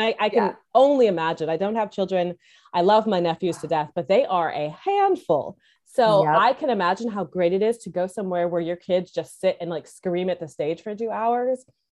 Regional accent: California, United States; also born or lived in Guam / Oklahoma / Texas; So I was military, but most of my time was spent in California, but I did live in Guam. I lived in Oklahoma. I lived in Texas, but most of my time was spent in the Central Valley of California.

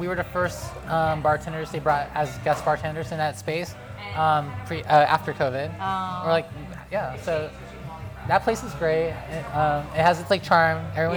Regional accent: Long Beach, California, United States; Like, I'm from Long Beach. I grew up in Long Beach.

